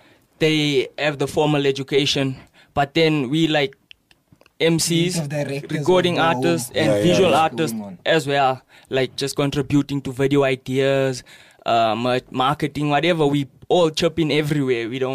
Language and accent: English; South Africa; I'm proudly South African.